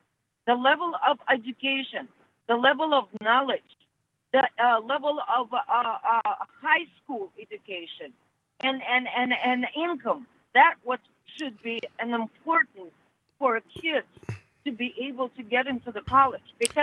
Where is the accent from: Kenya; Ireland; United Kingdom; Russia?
Russia; English is a second language; now in United States; It's because I'm coming from Russia, and actually Russia is a multi-nation, not just Russian people.